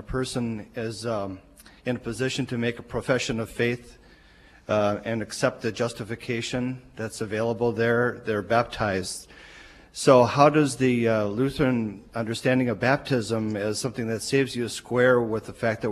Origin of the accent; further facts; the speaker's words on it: Maplewood, United States; from Maplewood.